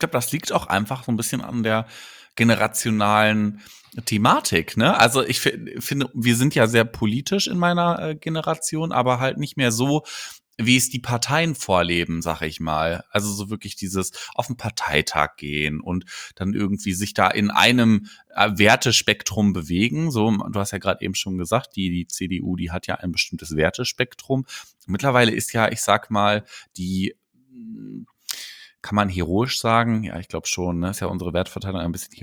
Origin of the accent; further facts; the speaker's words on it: Paderborn, North Rhine-Westphalia, Germany; born there; ich komme ja aus Paderborn, Gebürtchen.